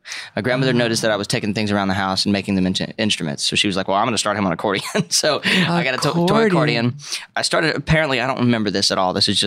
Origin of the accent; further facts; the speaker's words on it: Breaux Bridge, Louisiana, United States; I grew up in Brobridge, Louisiana. So just outside of Lafayette.